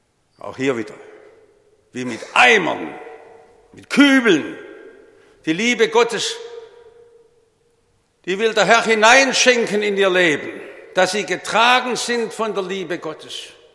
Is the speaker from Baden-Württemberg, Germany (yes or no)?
yes; Bad Cannstatt, Baden-Württemberg, Germany; Ich bin ja aus dem Ausland gekommen, aus Württemberg, aus Cannstatt